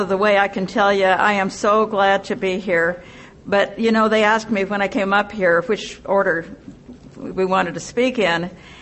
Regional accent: Springville, Utah, United States; And I am from Springville, Utah. My home group is the Sisters in Sobriety group in Springville.

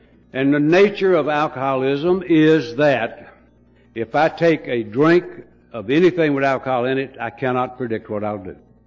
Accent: North Carolina, United States; I'm from Mayberry down in North Carolina, looks like. I'm a little peaceful town. We sometimes had to import a town drunk. You know, we just didn't have village idiots running around. It was just peaceful little old southern Mecca, you know. And so I grew up in that thing.

